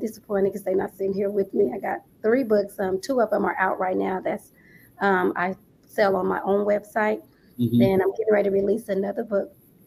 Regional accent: Los Angeles, California, United States; now in Las Vegas, United States; I'm actually from LA, California.

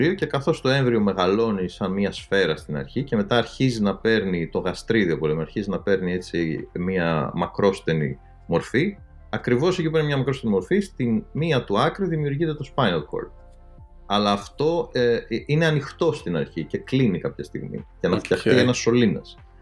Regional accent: Patras, Western Greece, Greece; Εγώ, ναι, μεγάλωσα στην Πάτρα, στα Βραχνέικα συγκεκριμένα.

